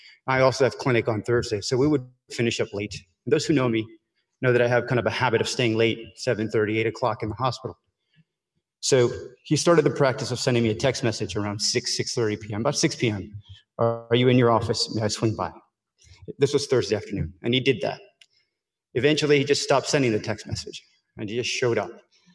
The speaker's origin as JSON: {"language": "English", "country": "Argentina", "said": "I guess he knew a priori that I was from Argentina."}